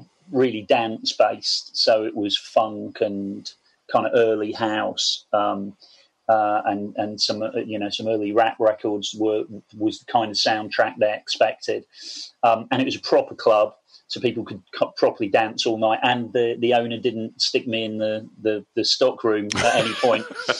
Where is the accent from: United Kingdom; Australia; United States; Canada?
United Kingdom; Portishead, South West England; So growing up in Portishead, we were... yeah, kind of maybe a half hour drive or so outside of Bristol.